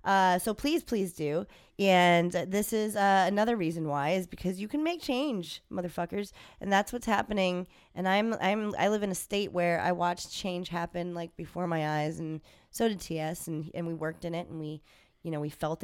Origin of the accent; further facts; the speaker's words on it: West New York, New Jersey, United States; I was born in New Jersey and I went to school in New Jersey. But it really wasn't like New Jersey. It was like New York, because it was called West New York, New Jersey.